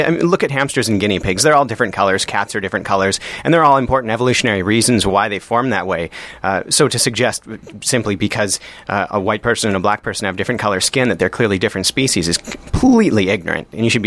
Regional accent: Saskatoon, Saskatchewan, Canada; in my hometown of Saskatoon

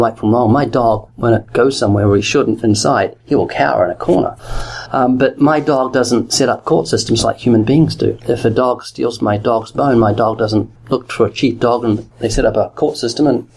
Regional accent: New Zealand; I'm from New Zealand, we have different things.

